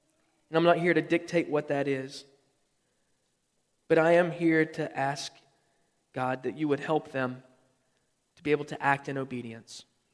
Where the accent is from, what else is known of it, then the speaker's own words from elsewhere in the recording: West Virginia, United States; I grew up in West Virginia. They've not changed in years.